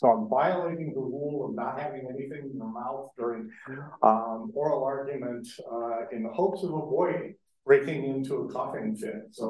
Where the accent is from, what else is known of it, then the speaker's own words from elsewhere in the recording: Mankato, Minnesota, United States; I'm an attorney from Mankato, Minnesota